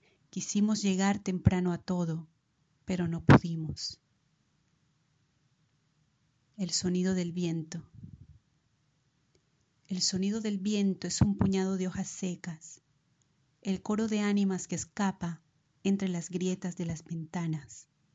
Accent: Santa Marta, Magdalena, Colombia; born there; Nací en Santa Marta, Colombia.

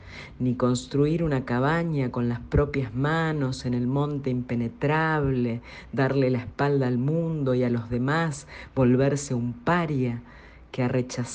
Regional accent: Resistencia, Chaco, Argentina; de Resistencia, Chaco, Argentina.

